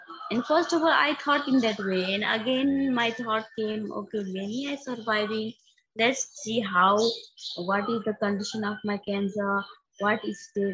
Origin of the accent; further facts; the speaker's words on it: Lumbini Province, Nepal; English is a second language; I'm basically from Nepal. I'm nearby the called Lumbini, which is the birthplace of Gautam Buddha, actually.